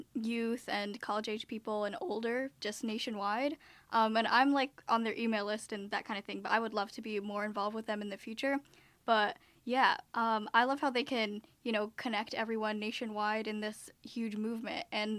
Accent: United States; born there; My parents are both immigrants from Bangladesh, but I was born in America.

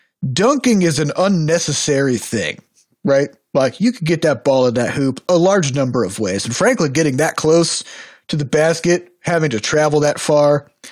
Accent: Iowa, United States; I think we have a big problem because we're from Iowa.

